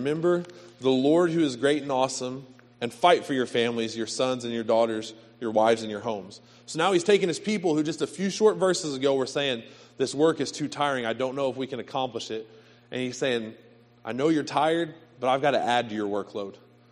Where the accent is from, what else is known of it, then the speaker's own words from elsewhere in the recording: McLeansboro, Illinois, United States; I'm from McLeansboro